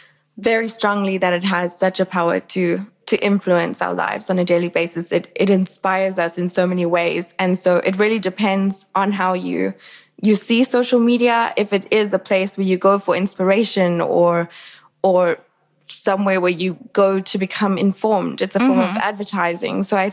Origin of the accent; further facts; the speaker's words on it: South Africa; moved away as an adult; now in Berlin, Germany; I am originally from South Africa, but I've actually been living in Berlin now for about 7 years.